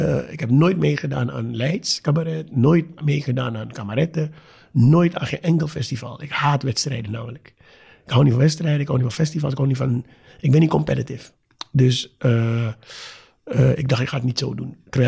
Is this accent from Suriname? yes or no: yes; Suriname; Nogmaals, ik kom uit Suriname.